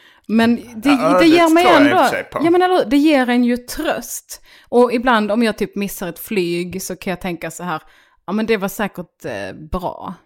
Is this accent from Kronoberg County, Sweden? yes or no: no; Bjärnum, Skåne, Sweden; now in Stockholm, Sweden; För jag växte upp i Bjärnum.